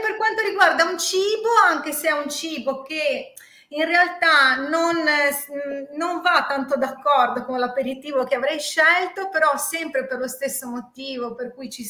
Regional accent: Liguria, Italy; io sono originario della Liguria di Ponente

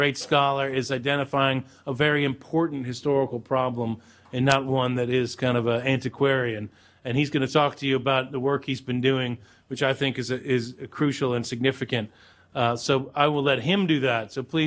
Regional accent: Williamsburg, Virginia, United States; which is exciting for those of us in Virginia. I grew up in Williamsburg, as you all know.

